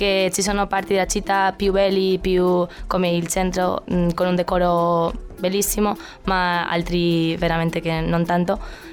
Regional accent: Valencia, Valencian Community, Spain; Italian is a second language; now in Cagliari, Italy; Vengo di Valencia, di una città di Spagna.

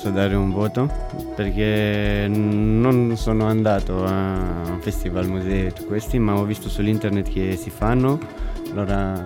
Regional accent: Romania; now in Cagliari, Italy; Da Romania, dalla Romania.

